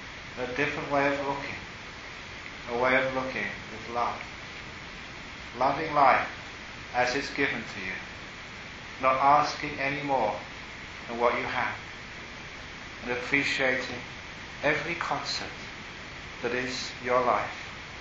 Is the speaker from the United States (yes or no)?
no; London, United Kingdom; So as a young man growing up in London, I loved music, and it was one of the great cities of the world to grow up in if you love music.